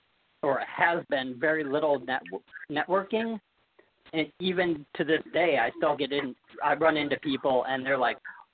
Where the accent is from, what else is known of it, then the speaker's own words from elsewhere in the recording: Indiana, United States; now in Morgantown, United States; I'm originally from Indiana.